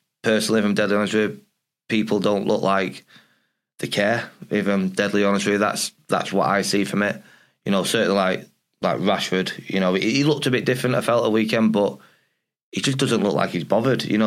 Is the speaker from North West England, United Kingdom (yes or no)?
yes; Stockport, North West England, United Kingdom; I'm from Stockport.